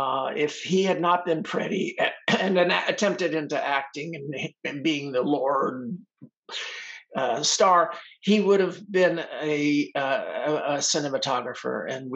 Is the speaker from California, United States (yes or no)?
yes; Hollywood, California, United States; I grew up in Hollywood.